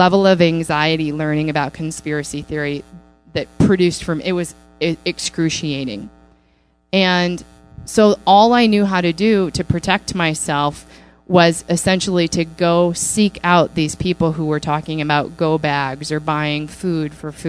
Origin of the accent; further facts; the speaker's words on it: Wisconsin, United States; also born or lived in Chicago / San Francisco; And I'm from Wisconsin. I moved to Chicago and I was in the corporate world.